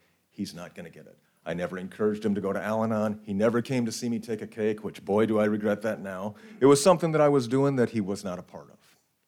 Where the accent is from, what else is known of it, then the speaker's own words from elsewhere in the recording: Minnesota, United States; When I go to meetings back home, and you guys know that I'm from Minnesota, that's no secret.